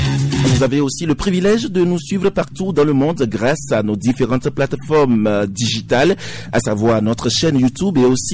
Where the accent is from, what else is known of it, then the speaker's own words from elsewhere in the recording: Togo; c'est le civisme même qui reçoit un coup chez nous au Togo